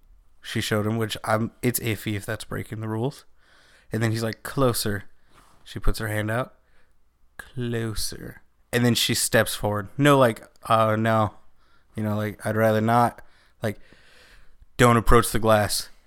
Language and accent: English; Virginia, United States; I'll have you know that I was born and raised in Virginia. Not West Virginia.